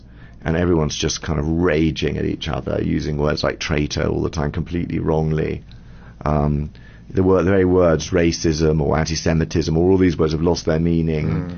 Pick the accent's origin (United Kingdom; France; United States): United Kingdom; England; obviously being English, it's great to be in South Africa